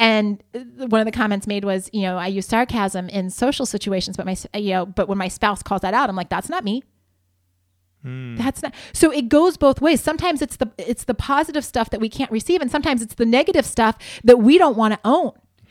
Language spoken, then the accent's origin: English; Ohio, United States; also born or lived in Spokane, Washington; I grew up in Ohio. I was very comfortable not having to deal with snow unless I like decided to drive into the mountains